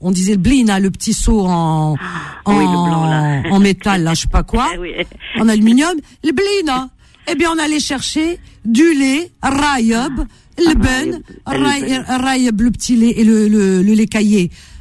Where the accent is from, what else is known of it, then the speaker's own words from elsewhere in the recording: Paris, Île-de-France, France; parce que j'ai grandi à Paris.